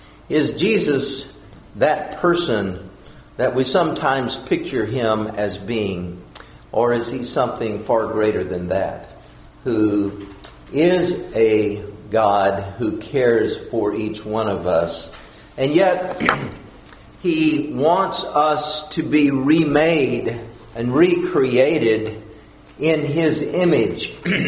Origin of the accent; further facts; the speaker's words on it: Texas, United States; the night that I was baptized at our home and where I was growing up in West Texas by my father.